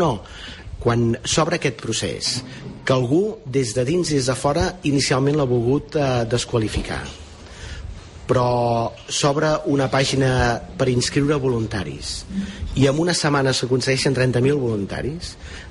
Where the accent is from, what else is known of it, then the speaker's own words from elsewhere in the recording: Terrassa, Catalonia, Spain; faig molta propaganda al meu poble de Terrassa